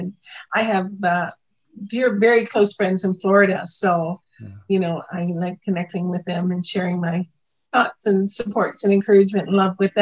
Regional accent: Canada; I have friends that I grew up with in Canada that are in the States now.

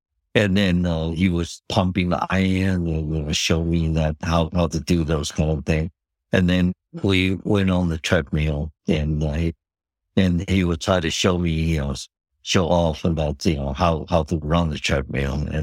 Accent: Taiwan; English is a second language; I grew up in Taiwan.

